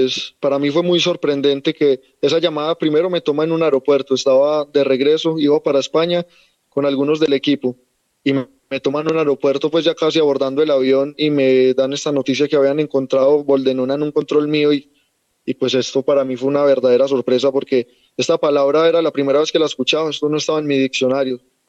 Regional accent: Colombia; la carne la consumí pues en mi país, Colombia

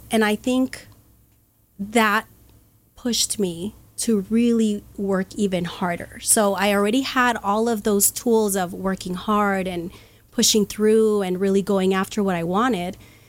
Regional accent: El Paso, Texas, United States; So I'm originally from El Paso, Texas

